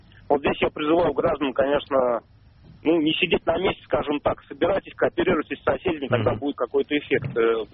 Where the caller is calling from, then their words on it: Samara, Samara Oblast, Russia; звоню вам из Самары.